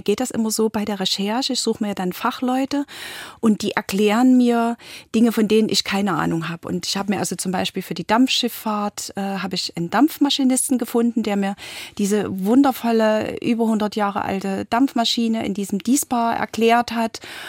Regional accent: Leipzig, Saxony, Germany; ich bin ja aus Leipzig und war bei den Montagsdemos in Leipzig dabei.

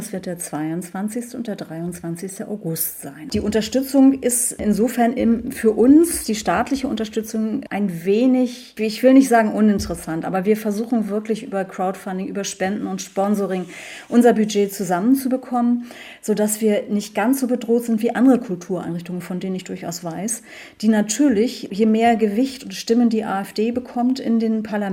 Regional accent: Hamburg, Germany; wir sind ja beide Großstädter, wir sind gebürtige Hamburger und haben ganz bewusst gesagt, Mitte 40, wir möchten was ganz anderes machen.

